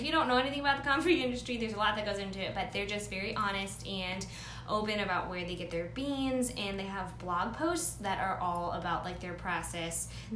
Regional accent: San Antonio, Texas, United States; We are both originally from San Antonio, and so I remember going there to meet up with my very first, like, wedding clients at local, and I would edit there.

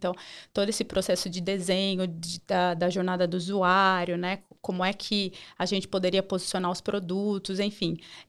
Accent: Sorocaba, São Paulo, Brazil; eu já trabalhava num grupo de concessionárias lá da minha cidade, que é Sorocaba.

